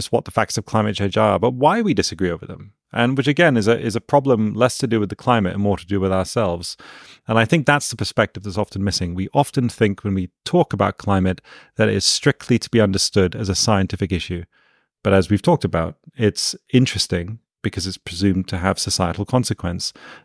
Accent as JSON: {"language": "English", "country": "United Kingdom", "said": "You know, I'm British, so I change my mind depending on how many cups of tea I've had throughout the day."}